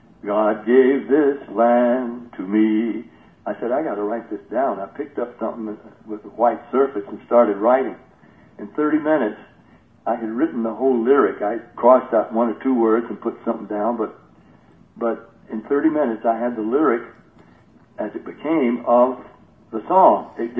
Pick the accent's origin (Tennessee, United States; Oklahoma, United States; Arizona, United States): Tennessee, United States; Nashville; growing up in Nashville and being in church since I was an infant